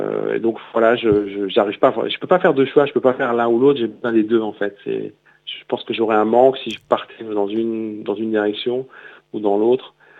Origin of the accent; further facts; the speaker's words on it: Grand Est, France; je suis né en Lorraine